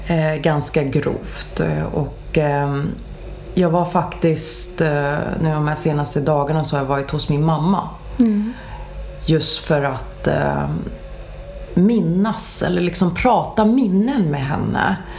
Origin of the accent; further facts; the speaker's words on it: Tyresö, Stockholm County, Sweden; För att jag kan se resan som jag har gjort sen min uppväxt i Tyresö.